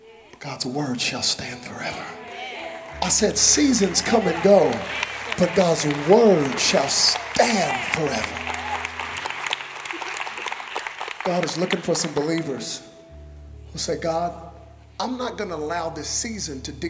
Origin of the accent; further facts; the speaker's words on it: Dallas, Texas, United States; But I'm from Dallas, and y'all get a little bit of it here in Oklahoma.